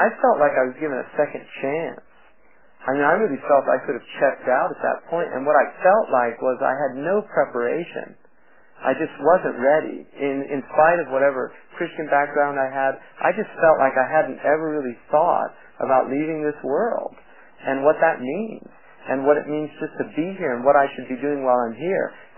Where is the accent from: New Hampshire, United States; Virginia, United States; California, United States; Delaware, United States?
California, United States; But I was raised in California, and I was raised with very progressive ideas about the world.